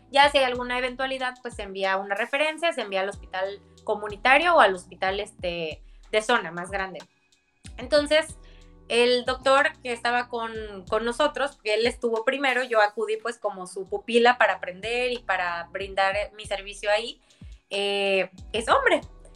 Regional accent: Acapulco, Guerrero, Mexico; yo soy de Acapulco, Guerrero

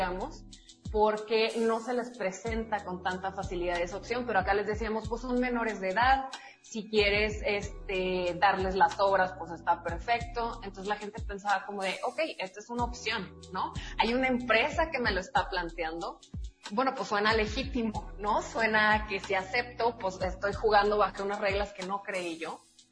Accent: Monterrey, Nuevo León, Mexico; now in Guadalajara, Mexico; Somos de Monterrey, nos mudamos acá a Guadalajara porque yo había vivido acá anteriormente

